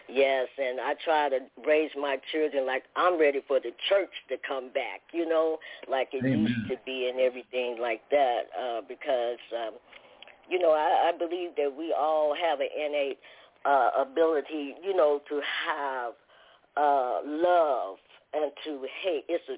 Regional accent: Arkansas, United States; moved away; I left my hometown to change my life, because at an early age I had a baby and I was just getting, you know, out there, because I wanted something in life, but it wasn't any opportunity. The opportunity wasn't there for me in Arkansas

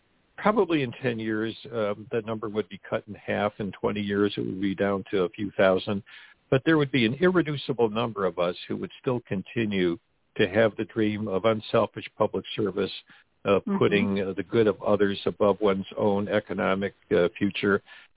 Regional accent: Detroit, Michigan, United States; born there; Okay, well, I was born in Detroit, Michigan in 1947.

